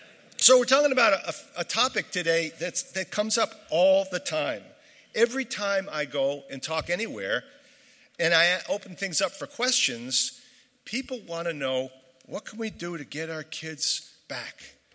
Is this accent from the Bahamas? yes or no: no; Providence, Rhode Island, United States; I would say, well, I'm Italian, I'm Irish, and I'm from Providence.